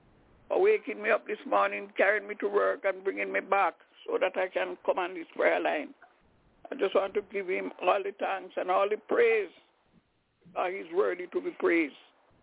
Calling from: Albany, New York, United States; I'm calling from Albany, New York.

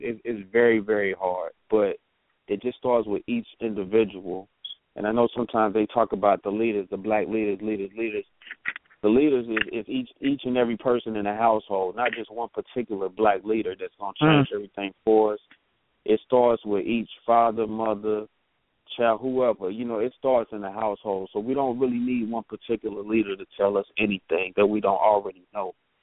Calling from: Cincinnati, Ohio, United States; Hey, you're speaking to … from New State of Mind, representing Cincinnati.

